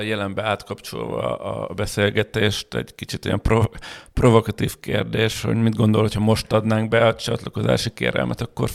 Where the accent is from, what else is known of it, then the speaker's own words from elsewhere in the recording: Ajka, Veszprém County, Hungary; én egy kisvárosba, Ajkáról származok